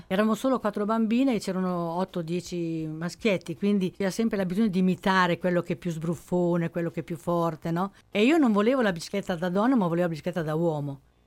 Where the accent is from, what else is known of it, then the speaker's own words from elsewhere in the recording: Cavriago, Emilia-Romagna, Italy; Cavriago, che è il paese più rosso che ci sia in Europa.